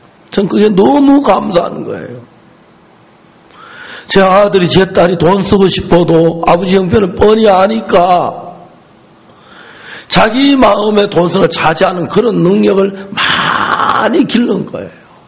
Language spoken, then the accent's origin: Korean; Seonsan, North Gyeongsang, South Korea; 제 고향 선산은 여러분 고속도로 타고 내려가다 그 중부 고속도로에 선산 인터체인지가 있습니다. 아, 선산 휴게소가 있습니다.